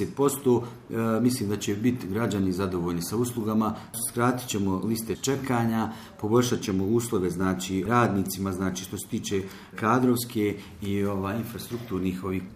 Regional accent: Tuzla, Federation of Bosnia and Herzegovina, Bosnia & Herzegovina; born there; rođen sam u Tuzli, porijeklom sam iz Kalesije.

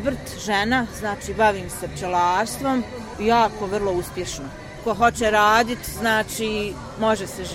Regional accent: Tuzla, Tuzla Canton, Bosnia & Herzegovina; bavim se pčelarstvom i dolazim iz Tuzle.

